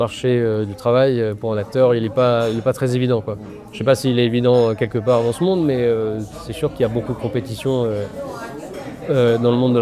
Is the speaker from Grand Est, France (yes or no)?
yes; Mulhouse, Grand Est, France; je suis un acteur franco-britannique. J'ai grandi à Mulhouse, en Alsace.